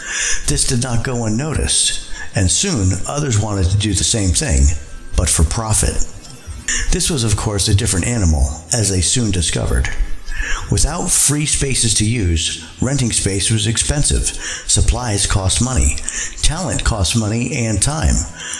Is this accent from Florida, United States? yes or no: no; New Jersey, United States; I'm from New Jersey originally, and in the 70s it was known as the Haunted House State, largely due to the JCs.